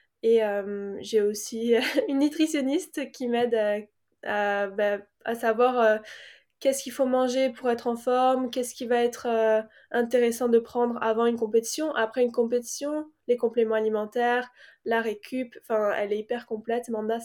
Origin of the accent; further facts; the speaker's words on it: St. Barthélemy; also born or lived in Guadeloupe; Et ensuite, avec mon papa, on a déménagé sur Saint-Barth. Donc voilà, j'ai grandi dans les Caraïbes.